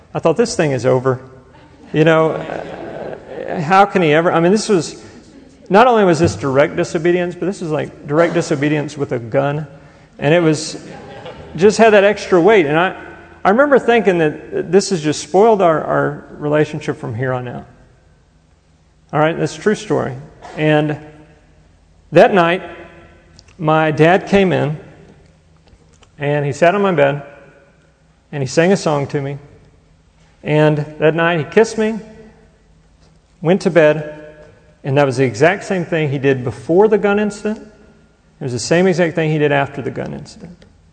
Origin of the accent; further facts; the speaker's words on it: Texas, United States; Whenever I was 11 years old, it was Christmas time, and we grew up in Texas, so what do you get your kid at Christmas in Texas?